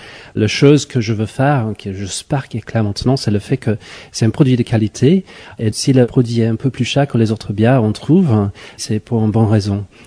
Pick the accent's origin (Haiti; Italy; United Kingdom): United Kingdom; England; French is a second language; Comme je suis anglais, je parle, je crois, trois mots de basque. Et je voulais pas présenter un produit qui était basque, parce que je suis pas basque.